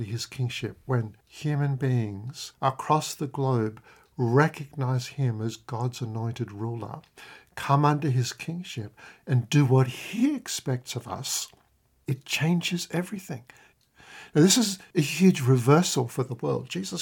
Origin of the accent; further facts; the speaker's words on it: Australia; I include myself in that as an Australian, a wealthy person